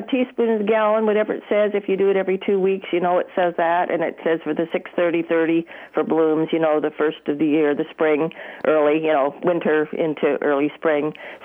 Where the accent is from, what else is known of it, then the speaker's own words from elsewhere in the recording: California, United States; now in Santa Rosa, United States; I'm from Southern California, and I'm in West Santa Rosa now